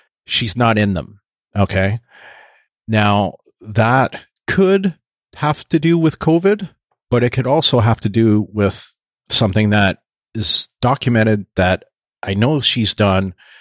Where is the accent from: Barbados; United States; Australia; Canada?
Canada; accent: Canadian; That said, my Canadian accent was much stronger than it is now.